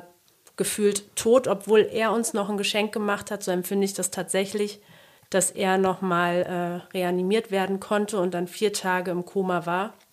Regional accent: Berlin, Germany; Ich komme aus Berlin.

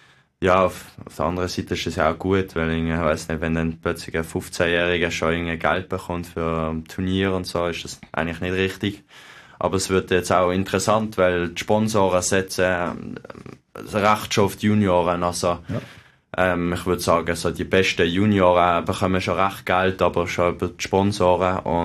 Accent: Switzerland

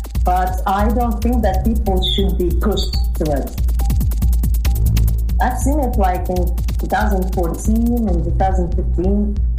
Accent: Donetsk, Donetsk Oblast, Ukraine; now in Kyiv, Ukraine; I'm a musician from Kiev, Ukraine, originally from Donetsk.

